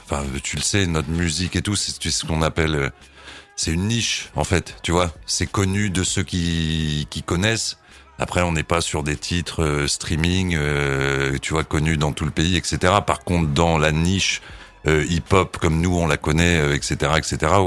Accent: Gaillon, Normandy, France; parce que je suis originaire de Gaillon, 27600 représente

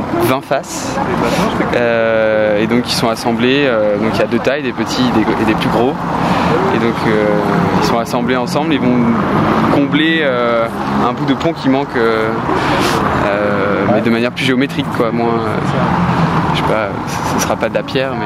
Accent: Rennes, Brittany, France; Voilà, je viens de Rennes.

